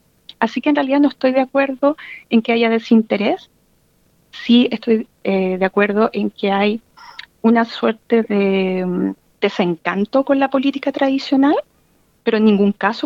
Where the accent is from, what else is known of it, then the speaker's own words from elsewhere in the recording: Chile; now in abroad; Nosotros como chilenos en el extranjero podemos votar desde el año 2017